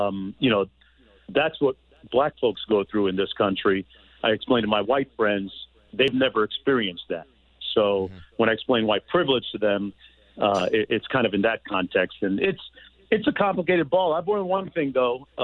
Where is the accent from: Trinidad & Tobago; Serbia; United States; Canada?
Canada; Toronto, Ontario; experiencing up in Canada too, when I grew up in Toronto.